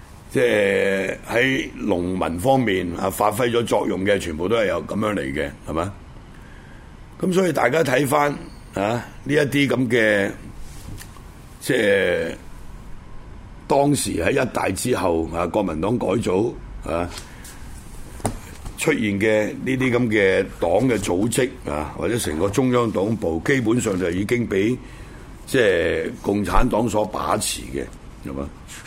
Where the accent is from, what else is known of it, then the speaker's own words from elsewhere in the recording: Guangdong, China; 亦都係我哋廣東人啦